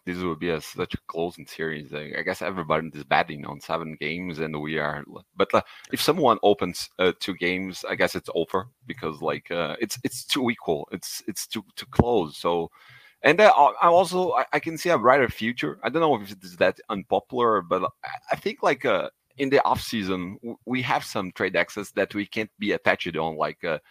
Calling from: Brazil; I'm talking from Brazil.

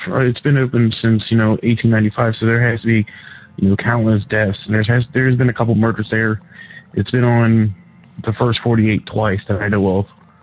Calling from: Cincinnati, Ohio, United States; How you guys doing? I'm calling from Cincinnati, Ohio.

